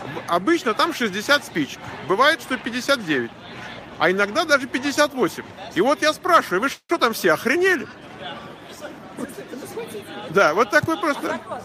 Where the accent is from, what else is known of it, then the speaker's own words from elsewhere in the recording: Moscow, Russia; now in Odesa, Ukraine; Я тоже из Москвы